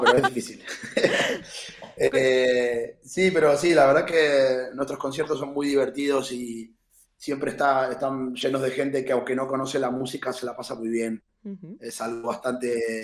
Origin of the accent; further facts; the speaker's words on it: Argentina; yo soy de Argentina